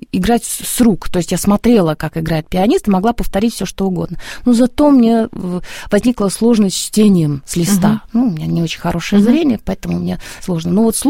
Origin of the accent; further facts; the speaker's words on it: Saint Petersburg, Russia; То есть я, мое детство прошло в Питерской консерватории.